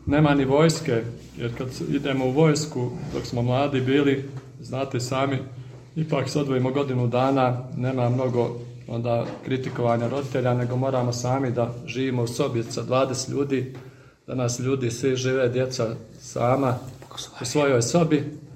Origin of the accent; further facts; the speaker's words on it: Montenegro; I sad oni prvi put vide popa i kod nas u Crnoj Gori popa smatraju nešto kao da si sišao sa neba